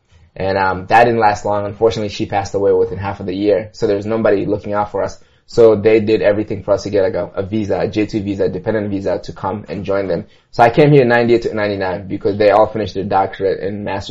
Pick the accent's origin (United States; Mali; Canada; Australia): Mali; Born and raised in West Africa, Mali.